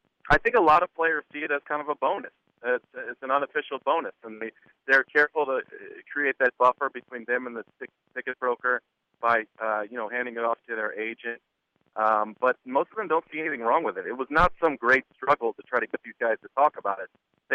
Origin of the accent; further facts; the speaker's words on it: Maryland, United States; also born or lived in Chicago; I'm from Maryland, so I was home for the holidays for about 5 days